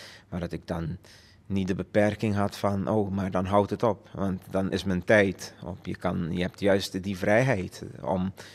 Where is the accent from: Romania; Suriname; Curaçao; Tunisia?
Curaçao; En ik kom uit Curaçao en ik ben opgegroeid met Curaçaose muziek.